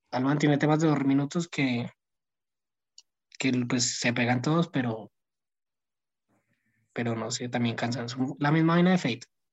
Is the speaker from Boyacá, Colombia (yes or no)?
no; Bogotá, Bogotá D.C., Colombia; O sea, es que acá en Bogotá, no me voy a quejar, yo soy rolo